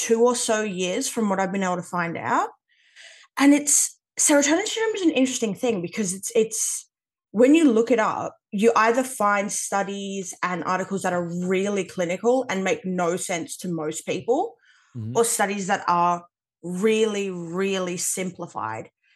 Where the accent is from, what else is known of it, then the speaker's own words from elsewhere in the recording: Australia; As you know, I'm Australian. I am 25